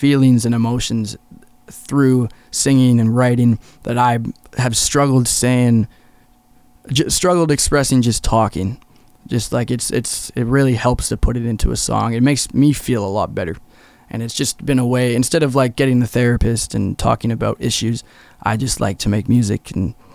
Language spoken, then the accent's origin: English; Qualicum, British Columbia, Canada; I'm from Qualicum, Parksville, Oceanside area, and I make music.